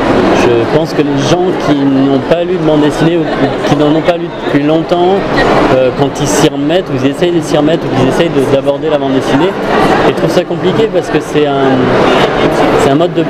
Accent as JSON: {"language": "French", "town": "Paris", "region": "Île-de-France", "country": "France", "said": "parce que je suis parisien moi"}